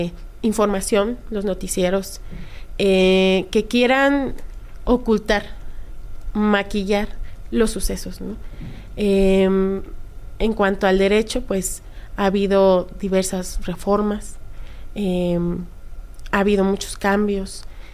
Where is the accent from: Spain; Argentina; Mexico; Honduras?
Mexico; yo pertenezco a México